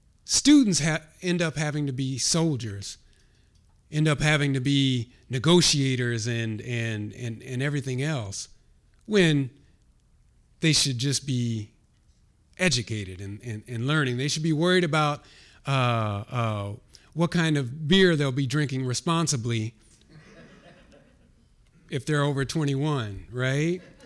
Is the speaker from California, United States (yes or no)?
yes; Los Angeles, California, United States; now in Amherst, United States; So coming here, you know, I was coming from Los Angeles. And so coming here, one of my big fears was like, oh my goodness, you know, coming from one of the most racially, ethnically, you know, culturally diverse places in the United States, coming to Amherst, Massachusetts.